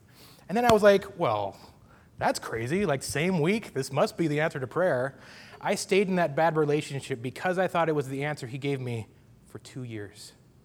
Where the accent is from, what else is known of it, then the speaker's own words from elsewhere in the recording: North Dakota, United States; And my hometown, I'm from North Dakota, which you'll probably pick up in my accent occasionally if you haven't realized that yet.